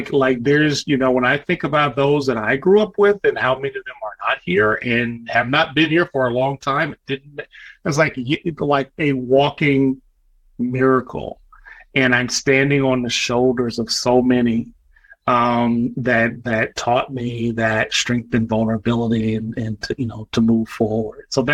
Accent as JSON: {"language": "English", "region": "the South", "country": "United States", "tie": "born or raised there", "said": "when I think about growing up in the South, and when I think about my family and the ancestors that came before me, and the fact that my parents were sharecroppers and picking cotton as teenagers"}